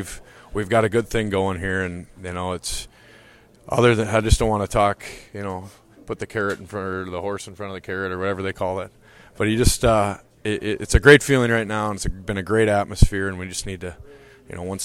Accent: Minnesota, United States; to beat my hometown team, I guess you would call it, out of Minnesota, it's even better.

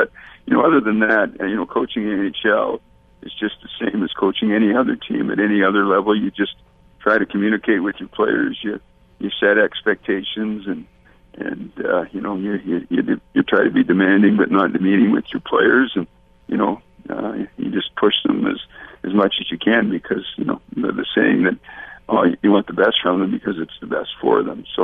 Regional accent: Manitoba, Canada; growing up in Manitoba, you always identify with hockey in the province

